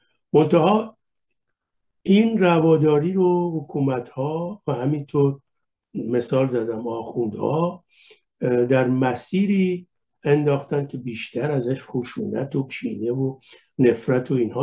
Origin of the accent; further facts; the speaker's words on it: Tehran, Tehran Province, Iran; خود من که تو جنوب شهر تهران توی همچون منطقه‌ای بزرگ شدم که منطقه سنتیه